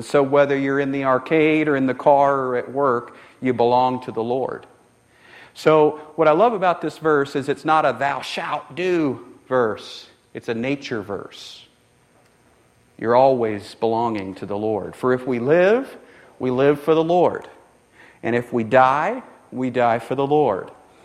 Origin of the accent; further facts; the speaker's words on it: Texas, United States; Is that just something that I grew up with in Texas?